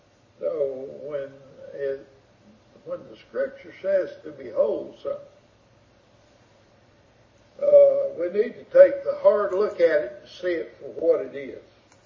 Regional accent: South Carolina, United States; I said, well, I'm from South Carolina. Well, what part? And because we have a coast, and we have the Midlands, and we have the mountains. And so I said, I'm from the mountains. I'm from these parts. That's my home.

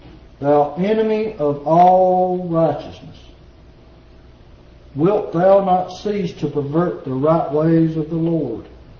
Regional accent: the South, United States; I know my English ain't good. I'm a Southerner, okay?

